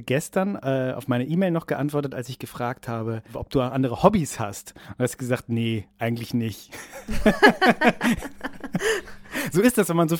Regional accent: Northern Germany, Germany; Also als Norddeutscher versteht man das irgendwie nicht.

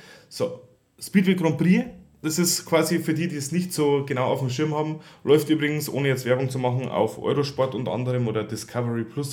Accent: Bavaria, Germany; als Bayer

